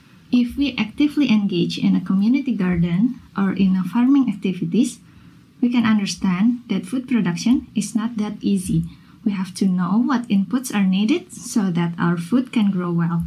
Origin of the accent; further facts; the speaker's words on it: Bandung, West Java, Indonesia; I know a school in my hometown in Bandung, Indonesia.